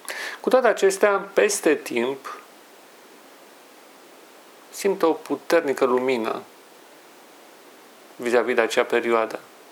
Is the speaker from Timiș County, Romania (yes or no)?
no; Brașov, Brașov County, Romania; Mai ales când eram copil și locuiam în Brașov. Orașul meu natal.